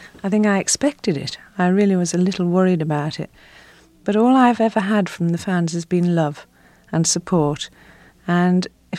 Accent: Liverpool, North West England, United Kingdom; a Liverpool girl trying to emulate that sort of style was something else. I couldn't change my accent to French

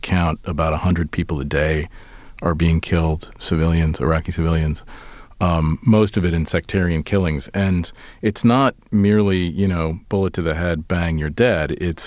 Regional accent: United States; I mean, I'm an American male and I look very American.

